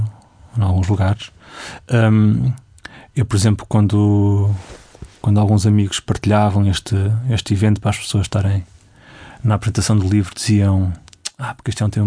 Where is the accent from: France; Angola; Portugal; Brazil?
Portugal; Espinho, Norte; Espinho, com muito orgulho.